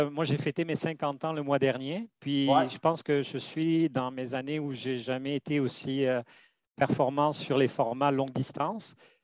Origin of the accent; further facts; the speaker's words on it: Pau, Nouvelle-Aquitaine, France; moved away as an adult; also born or lived in Spain; now in Montreal, Canada; Oui, je suis originaire de Pau, P-A-U. C'est une ville située dans le sud-ouest de la France, entre Bordeaux et Toulouse.